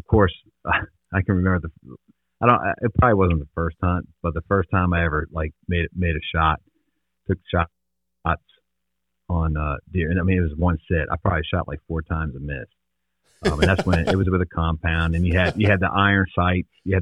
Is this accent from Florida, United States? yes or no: no; New Jersey, United States; I went to school down in North Carolina, Catawba College, and everybody thought because I was from New Jersey, it was all asphalt.